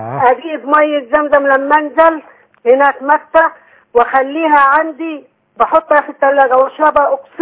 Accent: Egypt; now in Saudi Arabia; أنا مصرية بس أنا هنا في السعودية.

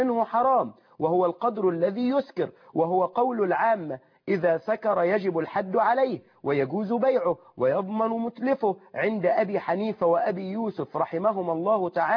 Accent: Egypt; accent: Egyptian; في ناس بتاكل وإيه اللي انت بتقول ببلع بلهجتنا المصرية

